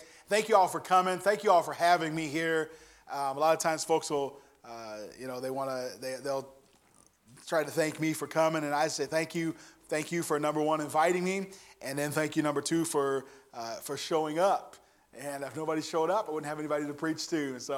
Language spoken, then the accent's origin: English; Gary, Indiana, United States; every time I say I'm from Gary, somebody will tell me a story in the church about the time they went through Gary